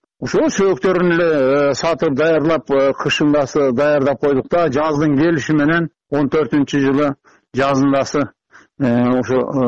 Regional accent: Karagylja, Jalal-Abad Region, Kyrgyzstan; born or raised there

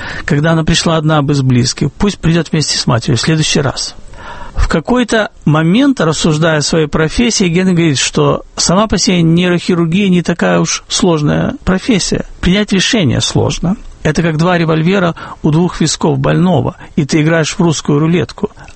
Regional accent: Kyiv, Ukraine; в Киев, мой родной город

